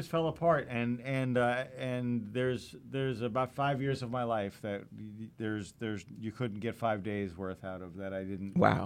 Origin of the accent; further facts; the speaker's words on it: New Jersey, United States; also born or lived in New York; I was born in New York, but I grew up in Jersey.